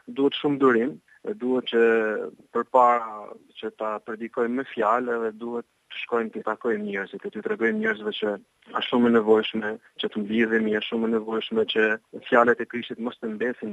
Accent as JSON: {"language": "Albanian", "region": "Lezhë County", "country": "Albania", "tie": "born or raised there", "said": "Un kam shkuar në zonat e mia, edhe në fshatin tim, po edhe ana e Selitës është zona ime në Mirditë"}